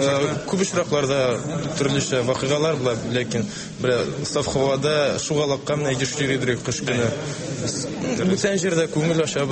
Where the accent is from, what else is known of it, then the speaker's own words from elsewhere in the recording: Tuymazy, Bashkortostan, Russia; Мин Башкортстаннан, Туймазы районыннан.